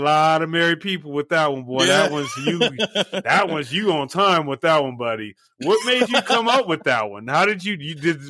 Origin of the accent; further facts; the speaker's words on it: Los Angeles, California, United States; I'm from Los Angeles and I see what they call is what we used to call back in the days.